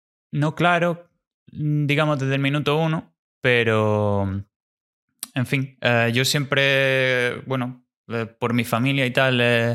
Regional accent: Almería, Andalusia, Spain; also born or lived in Granada / Barcelona; now in Málaga, Spain; Habito en Málaga ahora mismo, aunque soy de Almería y he vivido mucho tiempo en Granada, Barcelona y otros lares. Trabajo como informático y tengo 26 años

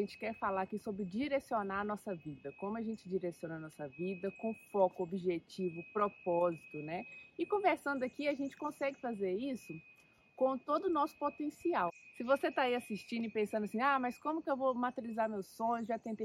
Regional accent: Minas Gerais, Brazil; Benza Deusa veio para Minas Gerais, minha terrinha

